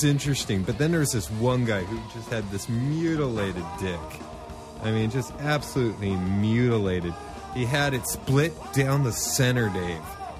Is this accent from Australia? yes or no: no; Scotland, United Kingdom; No, I'm Scottish. Hey.